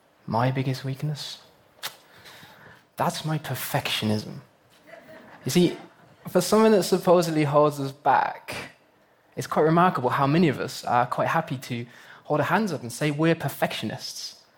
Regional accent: United Kingdom; we're beginning to see similar trends emerge across Canada and in my home country, the United Kingdom.

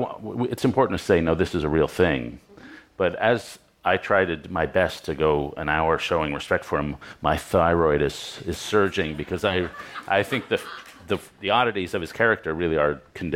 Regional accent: New York City, New York, United States; Yeah, I should say I grew up in Lower Manhattan in the triangle between ABC Carpets, the Strand Bookstore, and the Odeon Restaurant.

